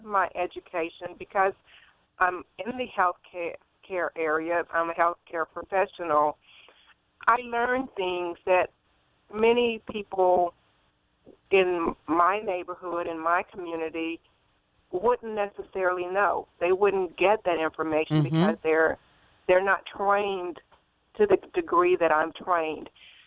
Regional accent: Natchitoches, Louisiana, United States; my birth town, my hometown is not as small as it was when I grew up there. I'm from Natchitoches, Louisiana, which, you know, was fairly rural when I grew up there many years ago.

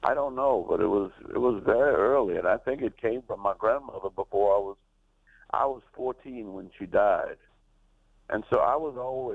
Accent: New Orleans, Louisiana, United States; You know, growing up in New Orleans, my grandmother was blind, and she lost her sight at 80.

